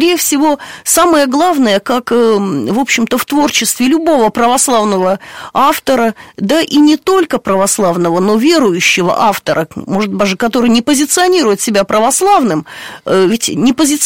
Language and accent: Russian; Arkhangelsk, Arkhangelsk Oblast, Russia; В нем угадывается Архангельск, потому что мой родной город назван в честь архистратига Божия Михаила.